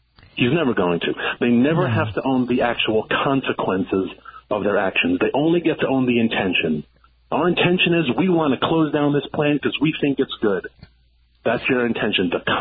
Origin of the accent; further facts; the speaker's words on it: New York City, New York, United States; Michael Bloomberg, former mayor of my hometown